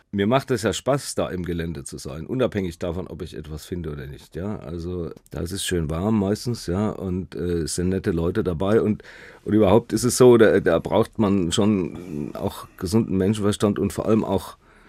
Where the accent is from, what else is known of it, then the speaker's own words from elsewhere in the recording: Baden-Württemberg, Germany; Ich bin auf der Schwäbischen Alb aufgewachsen und habe also schon in meiner frühesten Kindheit Fossilien gesammelt.